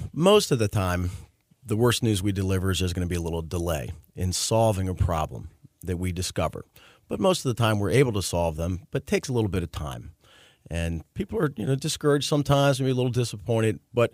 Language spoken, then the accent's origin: English; Maryland, United States; I only do business in the state of Maryland. It's my home state, born and raised here, and I'm not going anywhere. I love Maryland, and this is my place.